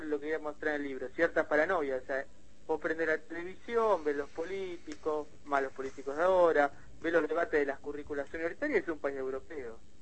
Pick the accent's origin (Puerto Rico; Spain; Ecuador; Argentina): Argentina; hay un debate sobre qué origen reconocemos como los argentinos, si un origen mestizo, indígena, obrero, afro, o queremos ser blancos, ¿no?